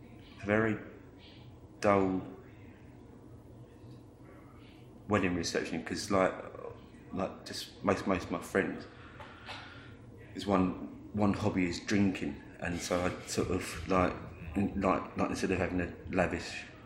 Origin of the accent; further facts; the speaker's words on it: Horley, South East England, United Kingdom; I was brought up in Hawley, which is one side of Gatwick.